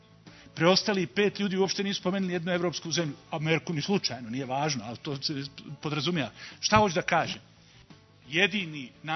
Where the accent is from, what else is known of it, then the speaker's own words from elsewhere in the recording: Bosnia & Herzegovina; ja sam iz BH